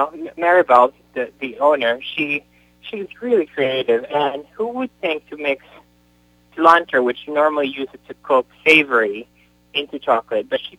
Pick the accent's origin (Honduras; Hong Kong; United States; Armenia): Honduras; I'm from Honduras as well, and I grew up eating that.